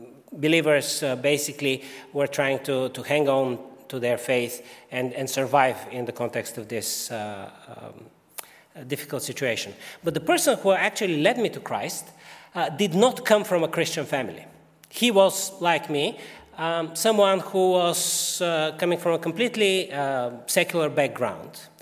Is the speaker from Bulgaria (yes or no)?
yes; Bulgaria; English is a second language; Some of you will know that I grew up in Bulgaria.